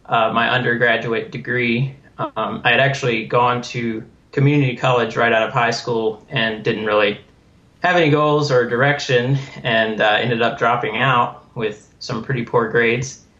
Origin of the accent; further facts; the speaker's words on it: Lynchburg, Virginia, United States; I'm from Lynchburg, Virginia, originally.